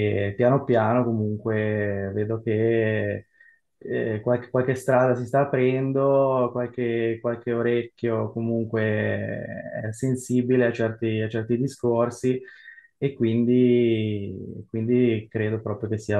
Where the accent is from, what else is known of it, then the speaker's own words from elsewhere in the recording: Genoa, Liguria, Italy; born there; Io sono nato nel 1992 e sono nato a Genova